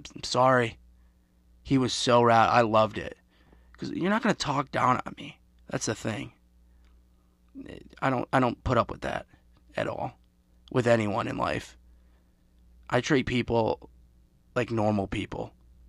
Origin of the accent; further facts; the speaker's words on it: Detroit, Michigan, United States; But luckily, obviously, I'm from the Detroit area. So I love that airport.